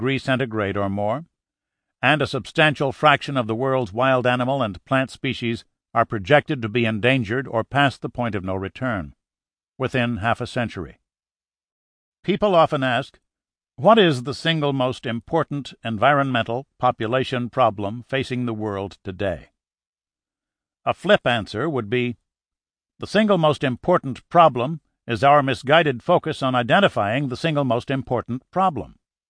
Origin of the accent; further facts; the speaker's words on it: East Coast, United States; moved away as an adult; also born or lived in Europe; now in Los Angeles, United States; After growing up on the East Coast of the United States and living for several years in Europe, I first visited California in 1964. It immediately appealed to me, and I moved here in 1966.